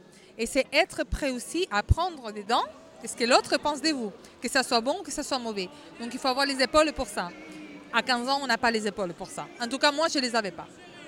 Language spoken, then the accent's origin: French; Spain; French is a second language; en Espagne, parce que je suis espagnole